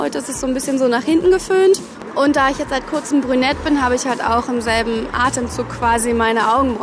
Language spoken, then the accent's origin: German; Berlin, Germany; Ich bin 27 Jahre alt. Ich komme aus Berlin und ich arbeite als Redakteurin.